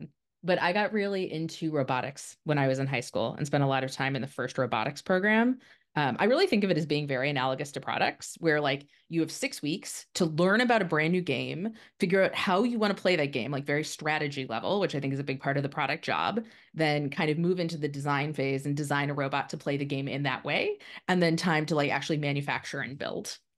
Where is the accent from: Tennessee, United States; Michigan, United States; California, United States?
Michigan, United States; I grew up in southeastern Michigan. Most people like know it as car companies like Chrysler and Ford and GM were all right near where I was.